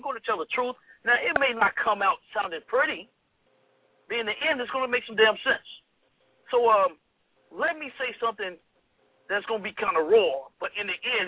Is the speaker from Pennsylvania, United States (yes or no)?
no; Chicago, Illinois, United States; also born or lived in Mississippi; now in Jackson, United States; I'm in Jackson, Mississippi right now, which is my original home. I'm from Chicago. This is my original home, Mississippi.